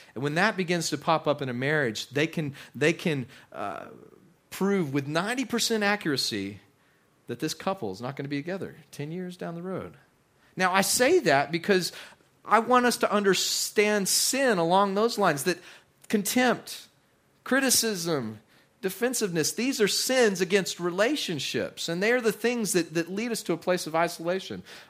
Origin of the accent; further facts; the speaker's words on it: Texas, United States; Now, years ago, I grew up in West Texas, and I had known some people that lived in New Orleans before.